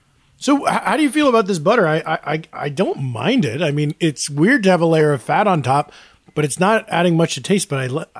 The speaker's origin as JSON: {"language": "English", "region": "New York", "country": "United States", "said": "I'm from the Catskill Mountains."}